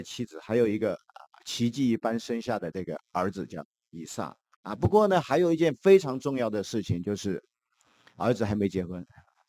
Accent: China; 所谓我们中国人讲这个红白喜事哈

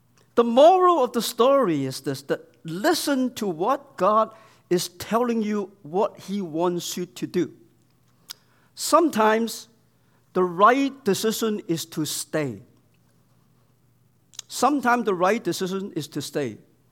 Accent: Toronto, Ontario, Canada; That reminds me, I'm from Toronto.

